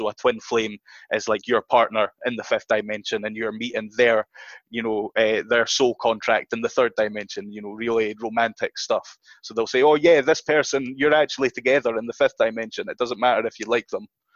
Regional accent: United Kingdom; given America's almost backward ways to me as a British person

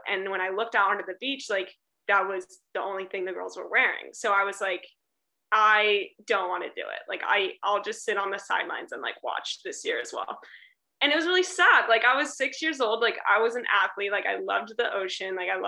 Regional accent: California, United States; Well, I think I am from Northern California, so I think it's way more of a thing in Southern California.

